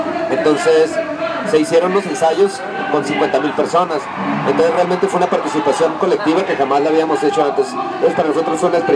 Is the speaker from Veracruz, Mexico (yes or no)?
no; Tijuana, Baja California, Mexico; Nosotros como músicos, pues bueno, venimos de Tijuana, que también ha tenido su situación.